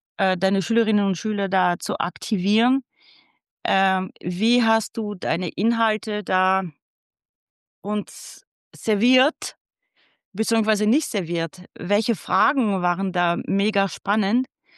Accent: Bavaria, Germany; du weißt, bei uns in Bayern nach der 4. Klasse wird es entschieden

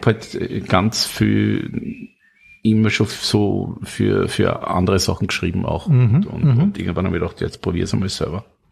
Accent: Styria, Austria; also ich habe gewohnt in der Nähe von Maribor, ich bin aus der Steiermark, 70 Kilometer vom Studio entfernt quasi.

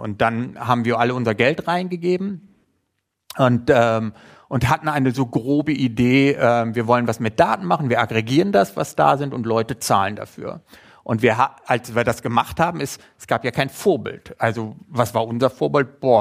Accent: Kazakhstan; Ich komme aus Kasachstan und das ist gut so

